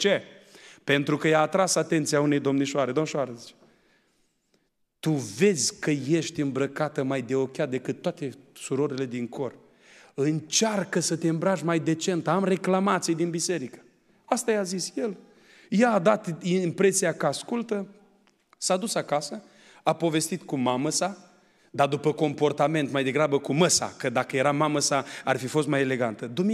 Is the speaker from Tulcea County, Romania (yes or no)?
no; Bacău, Bacău County, Romania; born there; că și eu m-am născut în Bacău.